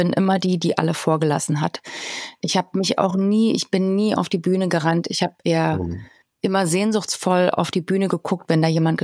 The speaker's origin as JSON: {"language": "German", "region": "East Germany", "country": "Germany", "tie": "born or raised there", "said": "Und ich bin ja in der DDR groß geworden"}